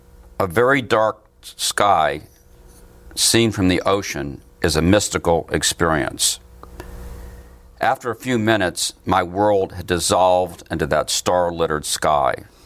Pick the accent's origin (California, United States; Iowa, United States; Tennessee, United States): Tennessee, United States; Memphis; moved away as an adult; land, born and raised. I left at age 17 to go to college. Then I went to graduate school on the West Coast and came back to the East Coast to work and do research and write.